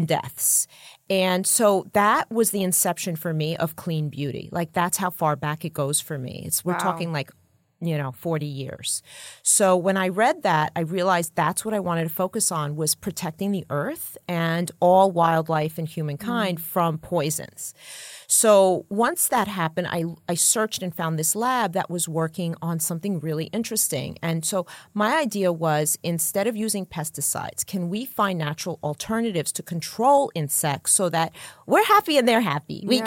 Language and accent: English; New York City, New York, United States; In Jamaica States in Queens, New York.